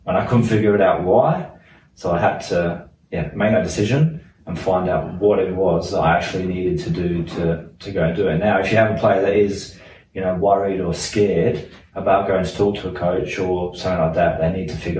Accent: South East England, United Kingdom; growing up in England, the South that we were

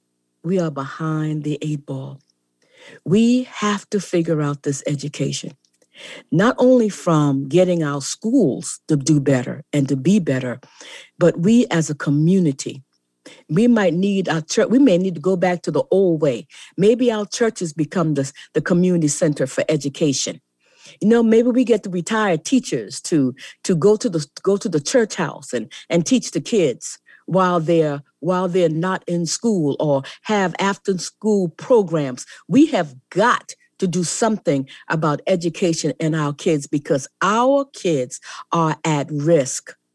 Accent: Lincolnville, South Carolina, United States; I come from Lincolnville. And in Lincolnville in the 1800s, when South Carolina had an all-state congressional Congress

